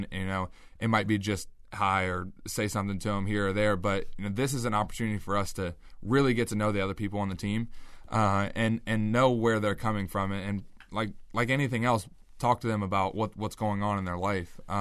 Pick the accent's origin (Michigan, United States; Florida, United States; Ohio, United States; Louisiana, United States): Ohio, United States; Columbus; I come from Columbus, Ohio, and, you know, when I tell people where I'm from, they're like, oh, that's terrible.